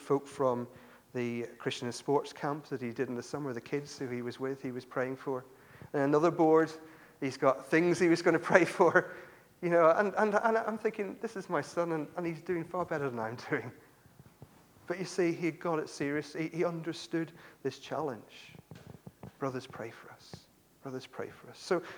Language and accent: English; United Kingdom; We would today shake hands because we're British and we do that kind of thing.